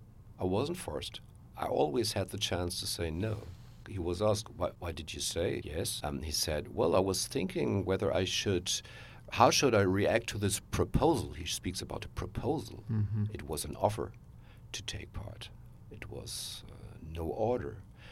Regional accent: Berlin, Germany; And I said, yes, I'm from West Berlin.

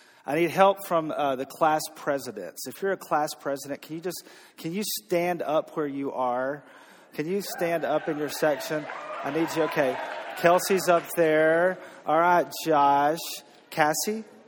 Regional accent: Texas, United States; I grew up in Texas, not Kentucky.

